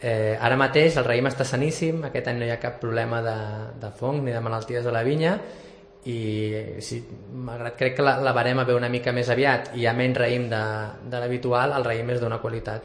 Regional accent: Vilassar, Catalonia, Spain; en aquest cas és de Vilassar, que és el meu poble

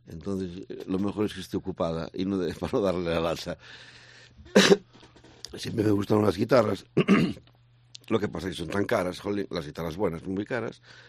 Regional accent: Ferrol, Galicia, Spain; born there; De hecho, yo nací en el Puente de Caranza.

